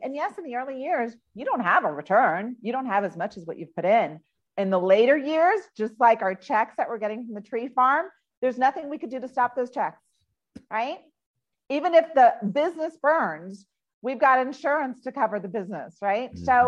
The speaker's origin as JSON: {"language": "English", "town": "Miami", "region": "Florida", "country": "United States", "tie": "born or raised there", "said": "I grew up in Miami where it's super hot, right?"}